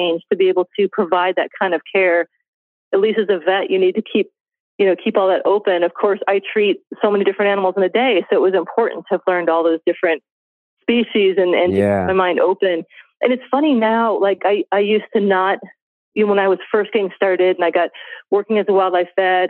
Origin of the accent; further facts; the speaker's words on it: Indiana, United States; I grew up in Indiana, like a suburb.